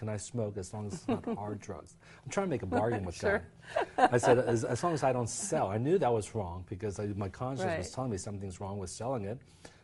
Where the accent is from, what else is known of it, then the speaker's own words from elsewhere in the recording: Baltimore, Maryland, United States; At the Baltimore Civic Center, where I grew up in Maryland, they had sold out in a matter of hours, 15,000 tickets.